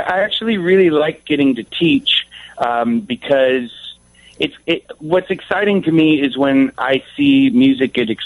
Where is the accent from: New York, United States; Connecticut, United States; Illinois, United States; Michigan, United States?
Illinois, United States; Wheaton; I grew up in Wheaton.